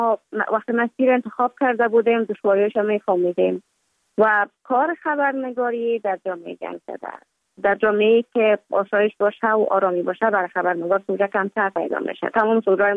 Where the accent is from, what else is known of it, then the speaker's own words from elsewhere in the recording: Kabul, Afghanistan; also born or lived in Mazar-i-Sharif; بعد از تولد ما تا 5 سالگی ما در مزار بودیم، بعد ناقل کابل شدیم چون بر اساس کاربار که پدر جانم داشت ما در کابل زندگی نکردیم و ما مکتب در اونجا خواندم. دوره طفولیت ما در کابل سپری کردیم،